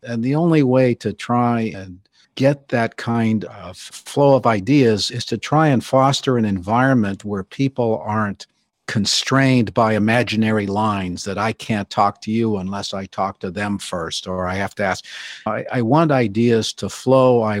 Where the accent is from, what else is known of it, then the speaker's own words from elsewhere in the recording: California, United States; First, I grew up in California.